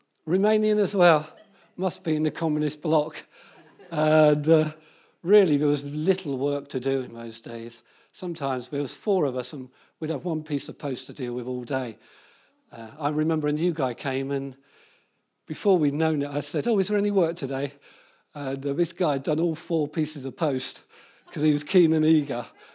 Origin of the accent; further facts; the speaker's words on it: England, United Kingdom; I said, I'm from the kingdom of God. I'm not from England anymore. I'm dead. I died to England 40 years ago.